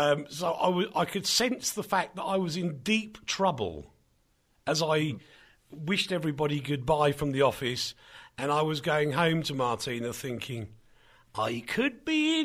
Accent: England, United Kingdom; I go on about how bad England is, and I shouldn't do that because I'm English.

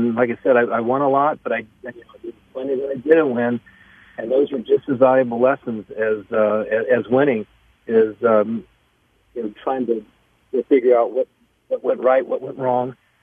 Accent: California, United States; also born or lived in Ohio; I was born in Ohio, but I was, raised in California.

